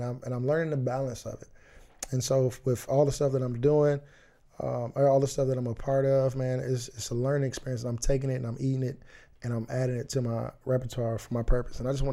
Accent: Muskegon, Michigan, United States; I'm from Muskegon, bro. Like that's crazy.

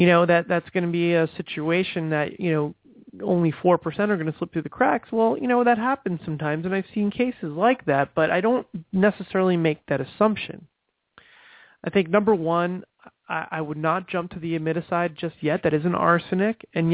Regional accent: New Jersey, United States; now in Florida, United States; I'm not a Southerner. I live in Florida, but originally from New Jersey.

